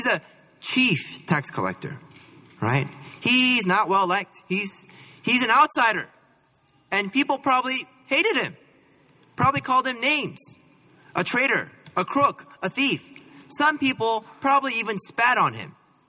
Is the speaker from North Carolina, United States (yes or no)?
no; Cupertino, California, United States; I grew up in Cupertino, okay? And that's where I went to school, elementary, junior high, all right?